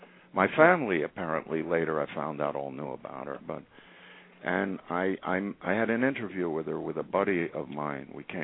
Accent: Philadelphia, Pennsylvania, United States; When I was a kid in Philly, well, I grew up in Philly.

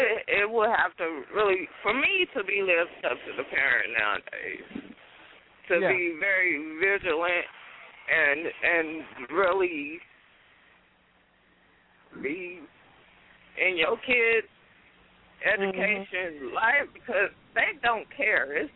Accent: Kansas City, Missouri, United States; Well, see, I'm from Missouri, as you know, everybody knows I'm from KC.

